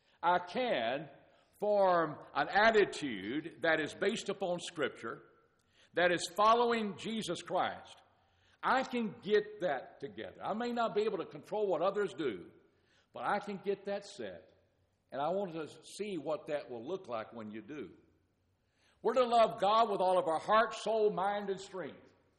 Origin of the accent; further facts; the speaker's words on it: Fort Worth, Texas, United States; I grew up in Fort Worth. This is my hometown. Went from fifth grade to graduated from high school in Fort Worth.